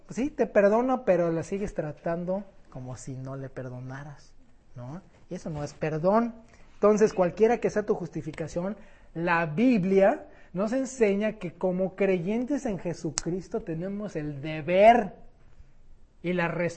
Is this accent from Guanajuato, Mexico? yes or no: no; Mexico City, Mexico; me acuerdo cuando me llevaba a la escuela de chico en el DF, con todo el tráfico de locura ahí